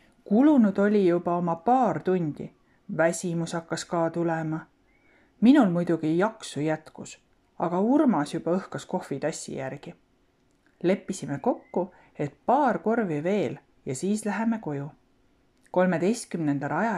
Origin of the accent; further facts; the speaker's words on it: Viljandi, Viljandi County, Estonia; Viljandist. Elan Viljandis Männimäel